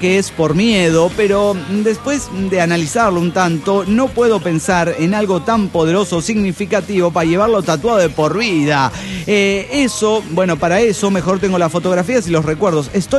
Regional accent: Turmero, Aragua, Venezuela; de Turmero, Venezuela.

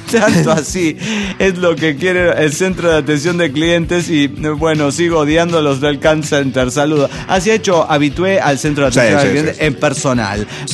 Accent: Saltillo, Coahuila, Mexico; de Saltillo, Coahuila, México.

